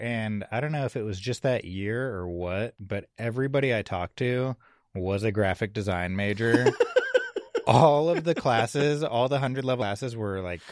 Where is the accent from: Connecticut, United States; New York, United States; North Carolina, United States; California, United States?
California, United States; I mean, I had been like up and down the West Coast because I'm originally from the Bay Area before I moved out to Hawaii.